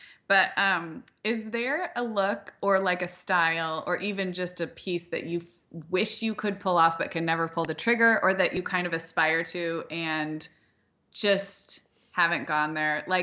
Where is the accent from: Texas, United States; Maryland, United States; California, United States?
California, United States; Santa Barbara; You know, I grew up in Santa Barbara where there was a good grunge and like vintage scene in the 90s